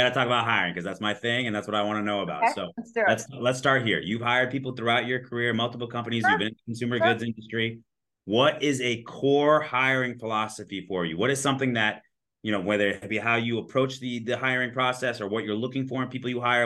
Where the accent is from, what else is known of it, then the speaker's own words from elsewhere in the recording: California, United States; now in Arizona, United States; I grew up in Southern California, but you know, Arizona has a lot to offer as well.